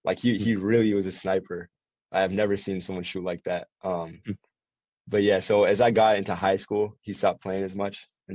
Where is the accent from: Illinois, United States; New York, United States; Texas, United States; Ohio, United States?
Illinois, United States; Chicago; born there; Yeah, so I was born in Chicago, and really what brought me into basketball was my dad.